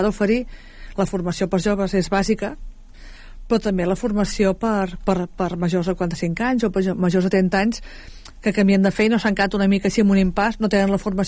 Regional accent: Catalonia, Spain; com a catalans, ens costa això de vendre'ns

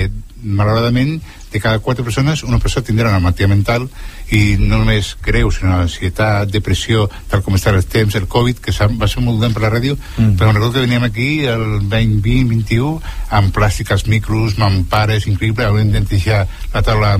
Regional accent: Vilanova i la Geltrú, Catalonia, Spain; now in Gavà, Spain; I jo volia declarar que soc de Vilanova i la Geltrú, a part, visc a Gavà, però soc fill adoptiu de Sant Boi

